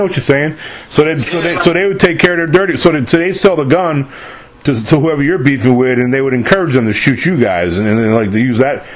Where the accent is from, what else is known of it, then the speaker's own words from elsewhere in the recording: New York, United States; I'm from New York. I used to sell Lucy's, man. I used to sell single cigarettes, when I was in high school up there.